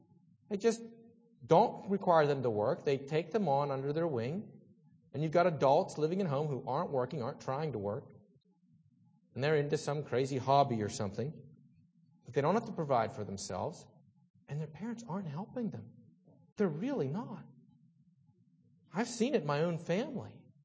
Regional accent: Salzburg, Austria; I'm sitting there, you know, I'm from Salzburg.

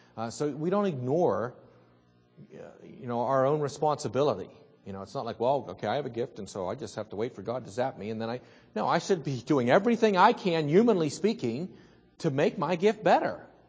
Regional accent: Pittsburgh, Pennsylvania, United States; accent: Pittsburgh English; I know I'm Pittsburgh English, so it's always going to be bad.

